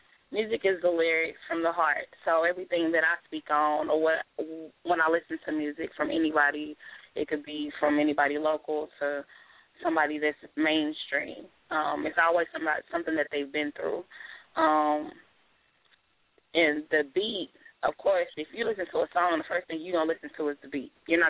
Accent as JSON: {"language": "English", "town": "Greenville", "region": "Texas", "country": "United States", "said": "I'm from Greenville, Texas. It is, well, from Dallas. It's probably like 35 miles on I-30. It's itty bitty town."}